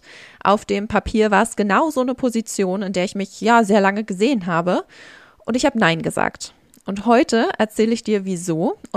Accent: Brandenburg, Germany; moved away as an adult; also born or lived in Ireland; 34, aufgewachsen in Brandenburg und bin mit 18 nach dem Abi nach Irland ausgewandert.

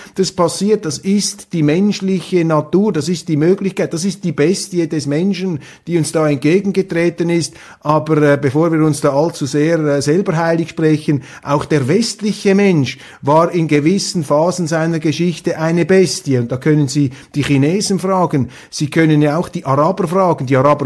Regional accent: Switzerland; ich bin ein Schweizer

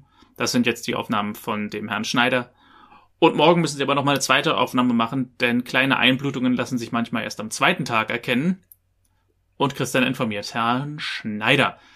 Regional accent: Berlin, Germany; ich bin ja aus Berlin

